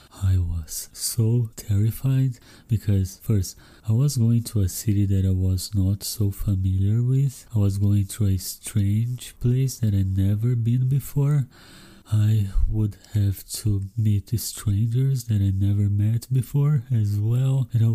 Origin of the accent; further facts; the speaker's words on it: Brazil; first language Portuguese; English is a second language; I didn't even know how to interview people in my native language, in Brazilian Portuguese, and I was terrified of interviewing people in English.